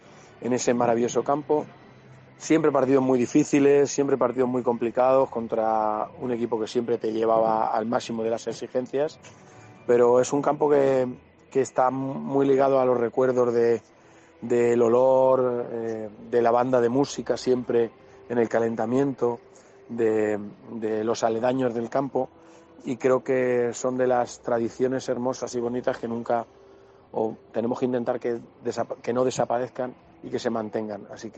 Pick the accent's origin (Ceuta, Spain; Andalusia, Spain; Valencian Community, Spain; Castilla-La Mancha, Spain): Castilla-La Mancha, Spain; Albacete; born there; Yo soy nacido en Albacete